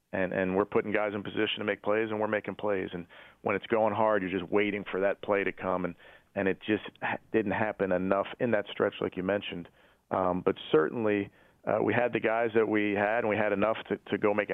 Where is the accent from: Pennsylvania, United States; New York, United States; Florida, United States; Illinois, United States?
Pennsylvania, United States; Philadelphia; So I get it. I grew up in Philly.